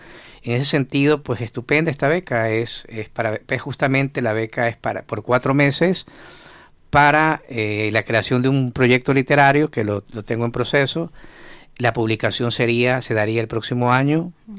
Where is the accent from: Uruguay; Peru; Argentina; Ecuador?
Ecuador; Guayaquil, Guayas; now in Concepción, Chile; como vengo de Guayaquil, que es un lugar donde solo hace calor y más calor, digamos que el frío me gusta.